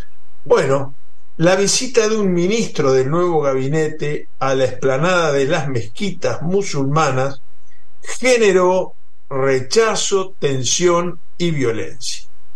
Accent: Uruguay; así de locos somos los uruguayos.

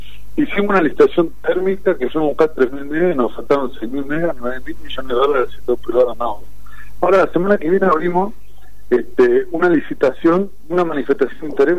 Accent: Argentina; me parece que nos aleja de lo que somos los argentinos, que la mayoría somos hijos y nietos de inmigrantes que vinieron

